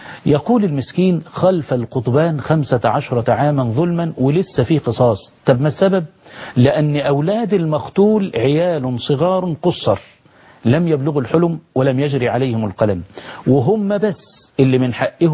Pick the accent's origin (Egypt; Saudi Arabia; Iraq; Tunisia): Egypt